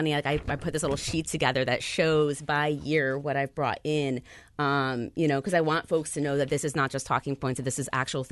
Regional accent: Seymour, Connecticut, United States; I grew up in the Valley. So I grew up in Seymour.

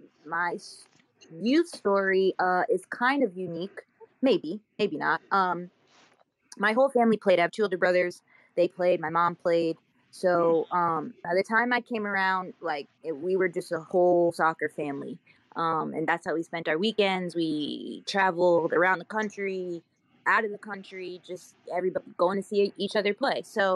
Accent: New York, United States; I'm from the great New York! I am. I'm from Long Island, New York.

